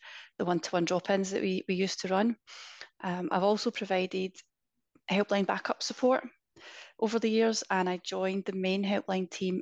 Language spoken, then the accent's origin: English; Scotland, United Kingdom; And as you can tell, I'm Scottish.